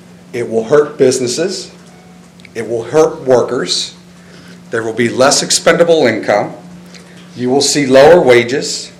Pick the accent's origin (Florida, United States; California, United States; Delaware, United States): Delaware, United States; Seaford; Know a lot about Seaford. Being my hometown, certainly.